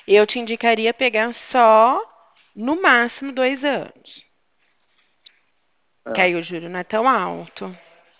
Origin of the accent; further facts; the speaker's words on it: Porto Ferreira, São Paulo, Brazil; sou do Banco Safra. Eu sou de Porto Ferreira, São Paulo.